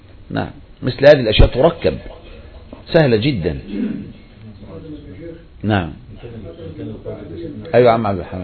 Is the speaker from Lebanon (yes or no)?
no; Egypt